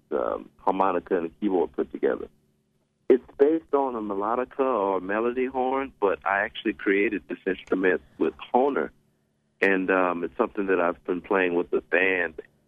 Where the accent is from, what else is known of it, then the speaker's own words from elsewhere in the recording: Louisiana, United States; born there; now in New York, United States; Well, I was born in Louisiana, but I've been living in New York for about the last 10 years.